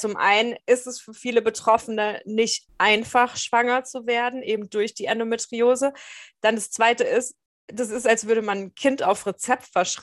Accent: Würzburg, Bavaria, Germany; also born or lived in Stuttgart; ich wohne mittlerweile wieder in meiner Heimatstadt in Würzburg, war aber 7 Jahre in Stuttgart

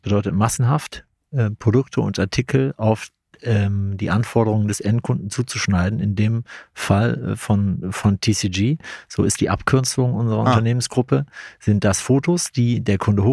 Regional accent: North Rhine-Westphalia, Germany; Ich komme aus dem Rheinland, aus dem schönen Rheinland und verstehe mich als Kölner. Also ich wohne seit 17 Jahren in Köln, bin aber im Speckgürtel Kölns aufgewachsen, zur Schule gegangen, habe dort Abitur gemacht

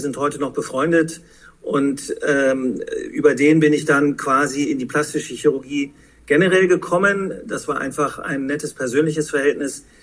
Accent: Bonn, North Rhine-Westphalia, Germany; now in Hanover, Germany; Und ich bin auch kein geborener Hannoveraner, ich bin Rheinländer, ich bin ein Bonner Junge. Vorstellen würde ich mich vielleicht genau so. Ich bin im Rheinland aufgewachsen, groß geworden, bin dann allerdings zur Bundeswehr nach München oder nach Bayern gegangen

